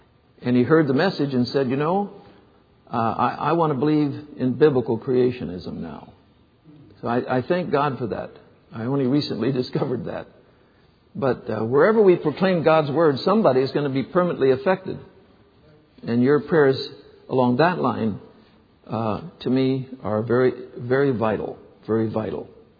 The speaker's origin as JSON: {"language": "English", "country": "China", "tie": "born or raised there", "said": "I was raised in China."}